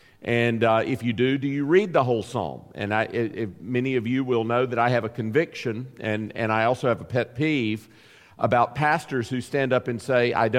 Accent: the South, United States; I'm a Southerner, right?

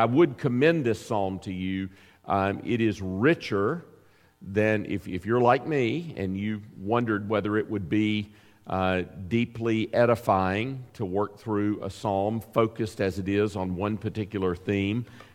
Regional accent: the South, United States; I'm a Southerner, right?

